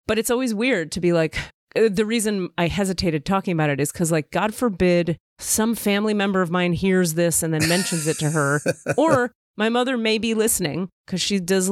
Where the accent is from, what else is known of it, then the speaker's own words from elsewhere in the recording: United States; I'm an American. I have no connection to the earth for 18 different reasons. Trauma, California, America, you know?